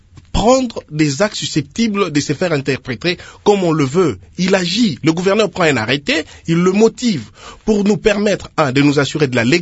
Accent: DR Congo; now in Paris, France; Mais en ce qui nous concerne en tant que Congolais debout et les membres des mouvements associatifs qui ont signé le manifeste des citoyens congolais à Paris

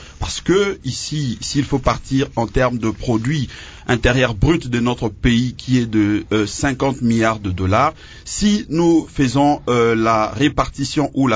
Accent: Équateur, DR Congo; Chez moi, à l'Équateur, comme un peu partout, les gens travaillent efficacement, énormément

